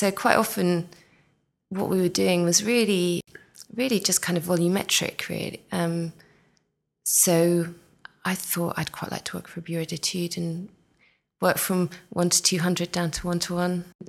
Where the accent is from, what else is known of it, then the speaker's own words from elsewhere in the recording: Orpington, London, United Kingdom; I'm from Orpington, and I said the Walnut Sports Centre in Orpington.